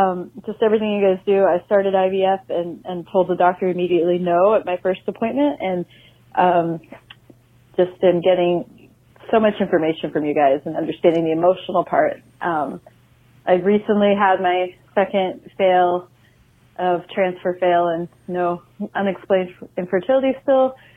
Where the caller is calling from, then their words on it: Oregon, United States; I'm calling from Oregon.